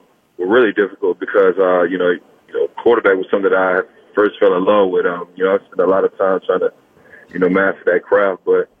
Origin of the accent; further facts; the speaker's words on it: Auburn, Alabama, United States; I was born and raised in Auburn. My family's graduated from Auburn